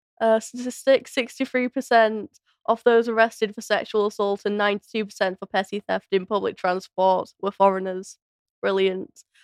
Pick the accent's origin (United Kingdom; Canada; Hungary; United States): United Kingdom; I don't think us as British people could get away with that. I think we're too sensible.